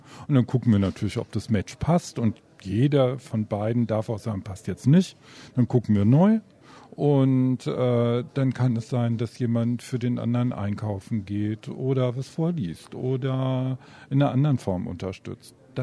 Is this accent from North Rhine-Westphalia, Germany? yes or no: yes; Cologne, North Rhine-Westphalia, Germany; Also ich komme ja nun selber aus Köln